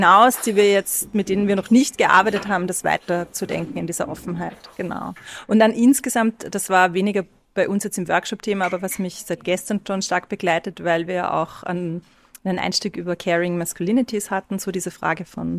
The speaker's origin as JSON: {"language": "German", "region": "Vienna", "country": "Austria", "said": "Also ich komme aus Wien, ich lebe in Wien"}